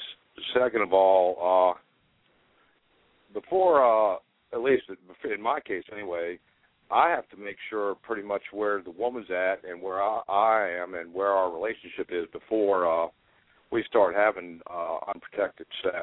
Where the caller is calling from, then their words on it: Richmond, Virginia, United States; Yeah, I'm calling from Richmond, Virginia.